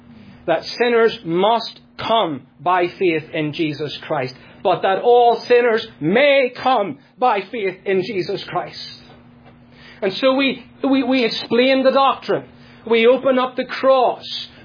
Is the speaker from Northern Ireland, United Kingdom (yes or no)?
yes; Northern Ireland, United Kingdom; Back in the 17th century in my home country of Northern Ireland